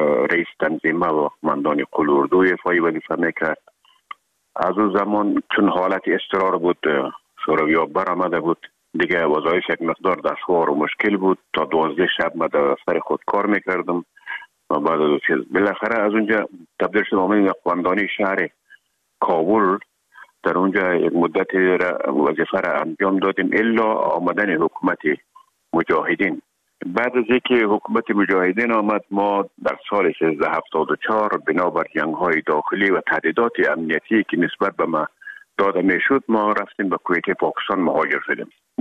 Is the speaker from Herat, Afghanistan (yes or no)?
yes; Herat, Afghanistan; خودمان از هرات که آمدیم به آکادمی نظامی